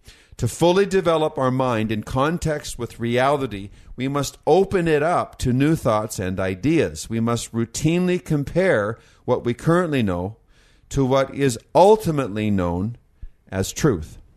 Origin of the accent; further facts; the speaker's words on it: Canada; And I come from Canada.